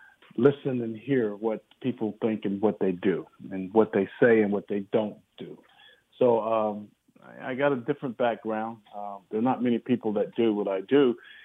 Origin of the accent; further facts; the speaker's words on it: North Carolina, United States; I'm originally from North Carolina.